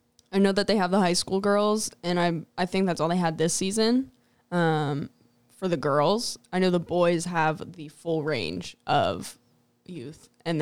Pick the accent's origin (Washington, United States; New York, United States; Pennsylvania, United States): Pennsylvania, United States; Philadelphia; I'm from Philadelphia.